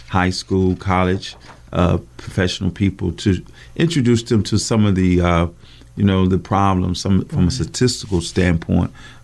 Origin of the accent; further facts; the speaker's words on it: Greensboro, North Carolina, United States; Well, I'm born and raised here in Greensboro, North Carolina.